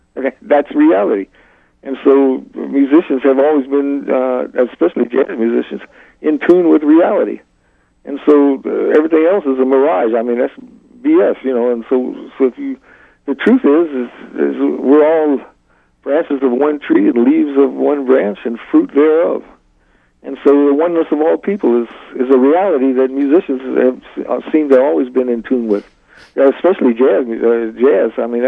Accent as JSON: {"language": "English", "region": "Southern United States", "country": "United States", "tie": "born or raised there", "said": "And so I grew up in the South, and man, when I was around racist type people, I could always see, like, this guy's a weakling."}